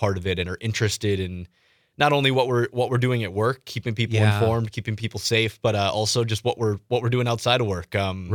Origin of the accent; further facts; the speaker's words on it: Kewaskum, Wisconsin, United States; I am from Kewaskum. It's about an hour and a half south of here.